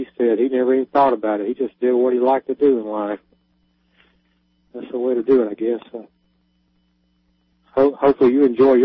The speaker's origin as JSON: {"language": "English", "region": "Alabama", "country": "United States", "tie": "born or raised there", "said": "I'm in my hometown now. I just drove past the 16th Street Baptist Church."}